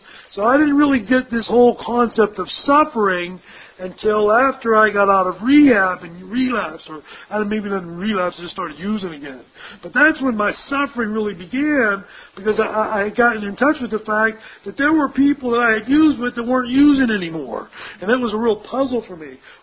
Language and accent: English; Houston, Pennsylvania, United States; I'm from Washington. I'm from Houston, PA, but I went to treatment down here in Somerset